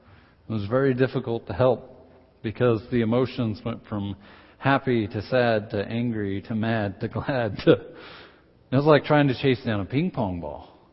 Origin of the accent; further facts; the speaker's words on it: Idaho, United States; I'm from North Idaho, I can get me out of any fix.